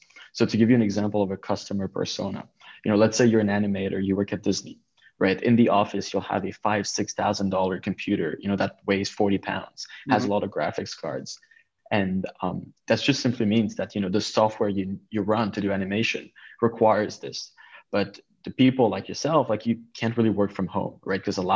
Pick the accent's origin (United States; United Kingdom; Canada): Canada; Quebec City, Quebec; I grew up in Quebec City. I did most of my schooling, you know, in a town not too far away from there.